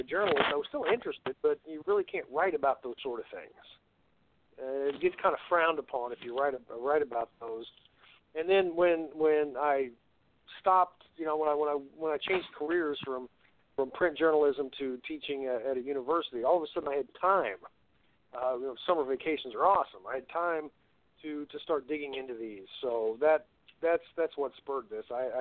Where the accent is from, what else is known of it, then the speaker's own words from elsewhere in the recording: Missouri, United States; I grew up near Kansas City, Missouri